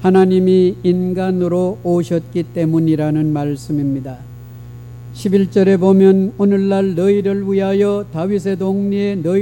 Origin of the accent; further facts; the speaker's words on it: South Korea; 주라고 하는 것이 우리 한국 사람들에게는 개념이 서지를 아니합니다